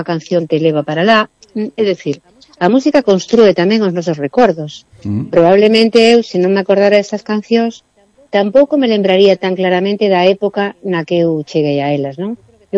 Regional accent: Cuba; Eu criei-me en Cuba

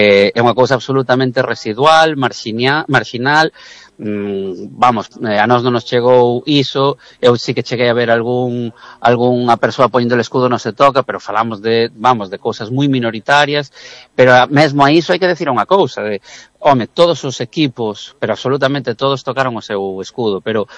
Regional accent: A Coruña, Galicia, Spain; Nós, a cidadanía que vivimos aquí ou que sentimos estas cores, somos da Coruña e somos do equipo da nosa cidade.

